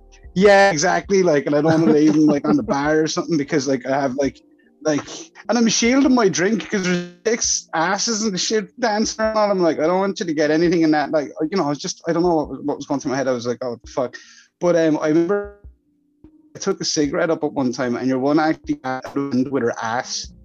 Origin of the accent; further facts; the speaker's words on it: Ireland; Well, without that, I'm Irish.